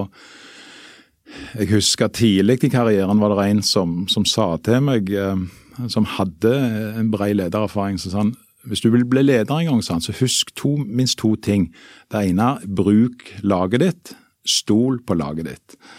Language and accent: Norwegian; Rennesøy, Rogaland, Norway; jeg synes at jeg fikk med meg mange gode elementer ifra oppveksten på Rennesøy